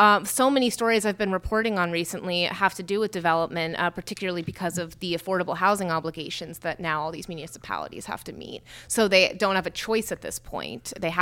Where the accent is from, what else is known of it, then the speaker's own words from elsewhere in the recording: Morristown, New Jersey, United States; born there; I mean, there's history, and I was born in Morristown. You know, that's the home of Jockey Hollow and George Washington.